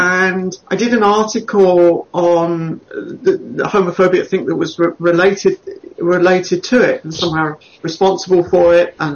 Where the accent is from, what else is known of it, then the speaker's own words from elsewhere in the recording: Peckham, London, United Kingdom; now in Glasgow, United Kingdom; I've got a really lovely Glasgow accent. I'm from Peckham. You know, if I'd lived in Surrey, maybe I would have moved to Edinburgh, but I'm white trash from Peckham, so I moved to Glasgow.